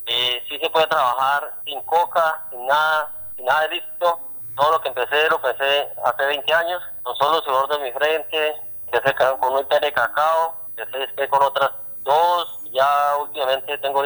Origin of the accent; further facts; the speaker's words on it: Guaviare, Colombia; me despido aquí en mi vereda de Cerritos, municipio de Retorno, departamento del Guaviare. Mi vida de trayectoria que llevo aquí hace lo que tengo, 43 años, desde que nací aquí en el Guaviare.